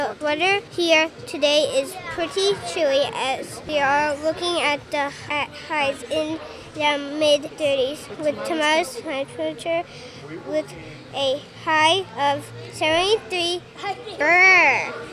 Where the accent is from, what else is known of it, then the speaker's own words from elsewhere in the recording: Foxborough, Massachusetts, United States; from Foxborough.